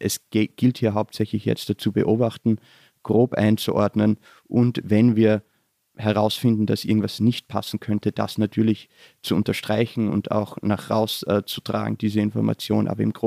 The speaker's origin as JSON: {"language": "German", "region": "Styria", "country": "Austria", "said": "Österreicher und ich spreche jetzt im Hochdeutsch, zumindest was ich glaube Hochdeutsch ist, aber ich komme aus der Südsteiermark und wir haben dort einen sehr, sehr starken Dialekt."}